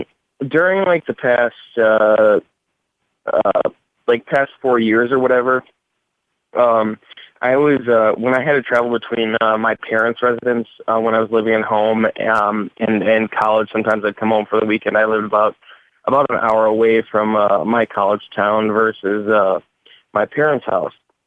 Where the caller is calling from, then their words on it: Wisconsin, United States; from Wisconsin.